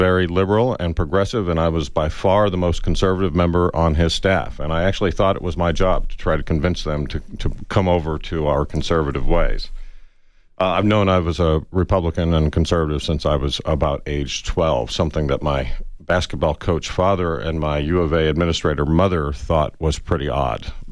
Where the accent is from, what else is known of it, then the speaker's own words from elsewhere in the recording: Tucson, Arizona, United States; I'm from Tucson, Arizona. I grew up here. In fact, I'm living in the house that I grew up in here over by Palo Verde near Davis-Monthan Air Force Base.